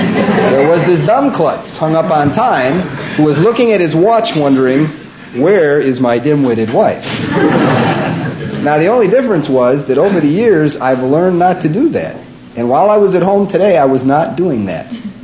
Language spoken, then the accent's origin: English; Chicago, Illinois, United States; I have always been, and it is a trademark of what I grew up with in Chicago, of being a sarcastic blankety blank